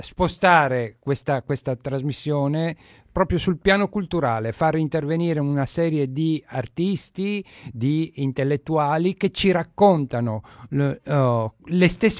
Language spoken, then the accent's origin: Italian; Eritrea; io lo dico da migrante, lo dico perché nel mio paese, l'Eritrea